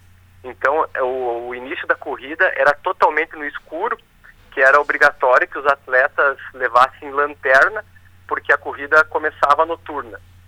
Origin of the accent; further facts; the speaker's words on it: Bossoroca, Rio Grande do Sul, Brazil; Eu sou natural de Bossoroca e atualmente eu resido em Novo Hamburgo. Mas eu, toda a minha família é de Bossoroca, meus familiares, eu comecei a correr também quando estava em Bossoroca